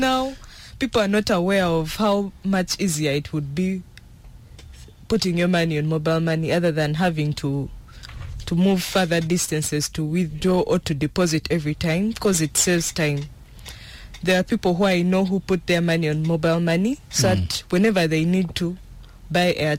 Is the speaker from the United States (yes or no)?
no; Uganda; now in South Sudan; I grew up in Uganda. I was born in Uganda.